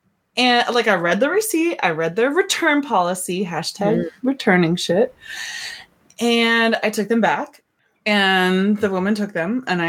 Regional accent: Montana, United States; So funny because like growing up in Montana, Seattle is the closest big city. And so.

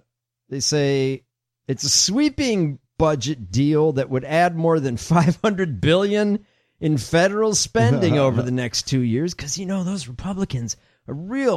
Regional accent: Midwest, United States; I grew up in the Midwest, so, you know, you have rain, fucking rainstorms.

